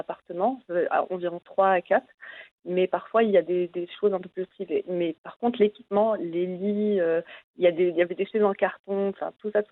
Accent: Morocco; Moi, je suis marocaine

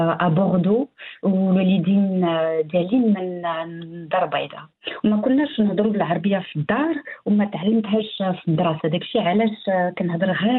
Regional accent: Morocco; j'arrive donc en tant que femme, en tant que Marocaine.

